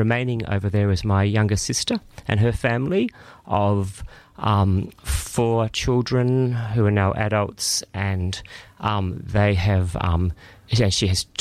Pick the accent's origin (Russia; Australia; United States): Australia; Kapunda, South Australia; Well, I call it the misfortune of being born in the mid-north of South Australia in the 1960s. A little town called Kapunda, which is nestled in between the Barossa and Clare Valleys